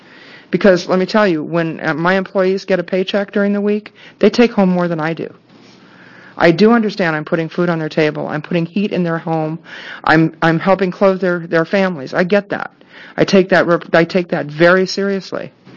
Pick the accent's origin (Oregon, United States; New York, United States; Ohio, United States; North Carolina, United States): Oregon, United States; Beaverton; I'm from Beaverton, and today I'm testifying as a small business owner and private citizen.